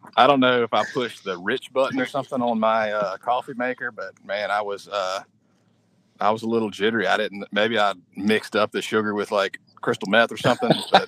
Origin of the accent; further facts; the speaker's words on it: Monroe, Louisiana, United States; My hometown is Monroe, Louisiana, where Delta Airlines started